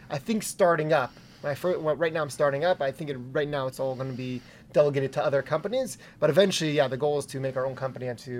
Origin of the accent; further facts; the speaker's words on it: Toronto, Ontario, Canada; now in Atlanta, United States; I originally came down here because of the real estate development in this area in Atlanta, which I'm coming originally from Toronto, Canada.